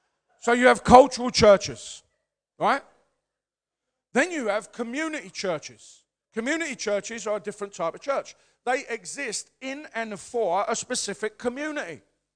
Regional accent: London, United Kingdom; I come from the East End of London. Where I come from, when I grew up, it was all white.

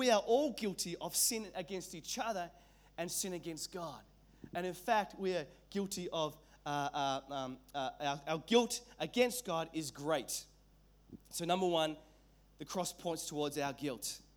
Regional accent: Whangarei, Northland, New Zealand; born there; I was born in New Zealand and in a town called Whangarei on the North Island of New Zealand.

